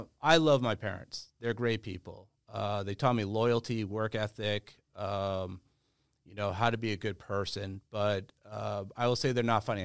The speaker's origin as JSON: {"language": "English", "region": "New Hampshire", "country": "United States", "tie": "born or raised there", "said": "I grew up, I'm a New Hampshire thoroughbred."}